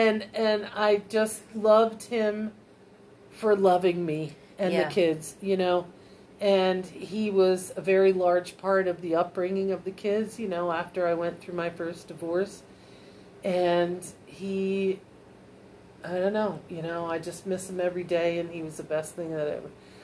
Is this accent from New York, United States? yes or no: no; Pennsylvania, United States; moved away as an adult; And I was born and raised in the North. I was 3 months shy of 40 when I moved down here. That's 40 years in the North. And I love my upbringing. I love my northern roots. I love everything about it. I was born in Pennsylvania.